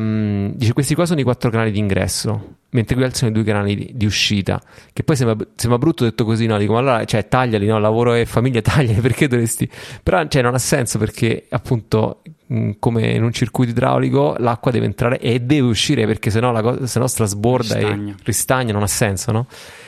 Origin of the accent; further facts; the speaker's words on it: Rome, Lazio, Italy; ma io sono di Roma